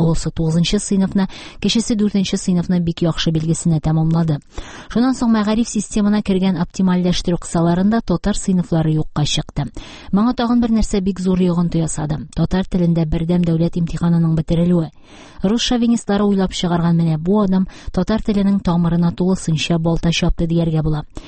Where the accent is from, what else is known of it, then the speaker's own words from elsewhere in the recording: Tatarstan, Russia; Мин үзем саф татар авылында туып үстем, татар мәктәбен тәмамладым, фикер йөртүемдә татарча. Ләкин бу миңа рус телен камил дәрәҗәдә өйрәнергә комачау итмәде. Русча яхшы беләм һәм иркен аралаша алам.